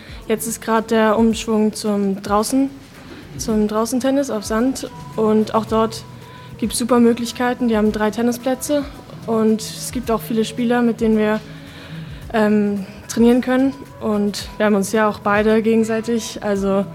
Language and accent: German; Hamburg, Germany; 17 Jahre alt und bin auch aus Hamburg.